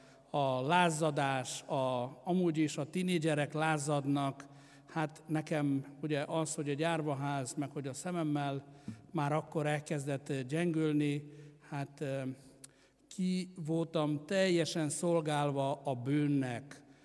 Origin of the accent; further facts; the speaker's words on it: Transylvania, Romania; Én magam Erdélyben születtem, Ceausescu idejében egy árvaházban növekedtem föl.